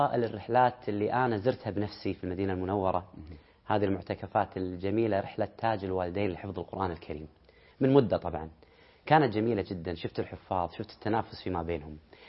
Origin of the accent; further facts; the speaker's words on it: Kuwait; يعني حتى بعض المراكز هنا عندنا في الكويت، يعني مثل ما نقول في الكويتي